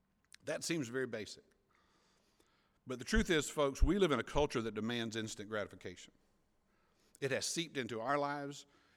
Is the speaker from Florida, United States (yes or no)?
yes; Florida, United States; I grew up in Suwanee County. We know. I know hardworking farmers.